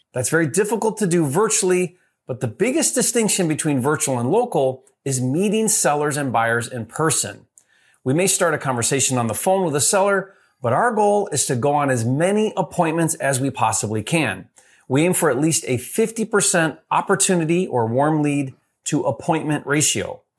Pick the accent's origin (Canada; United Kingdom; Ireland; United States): United States; Detroit, Michigan; moved away; back in 2013 when I left my hometown market of Metro Detroit.